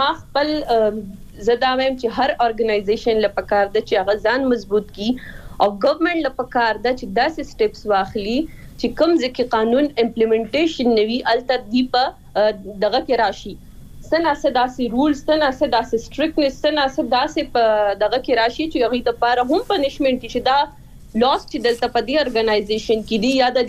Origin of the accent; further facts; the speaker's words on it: Swat, Khyber Pakhtunkhwa, Pakistan; زه خپل چونکی د سوات نه يم نو زه خپل علاقه ولا نه فیمیل يم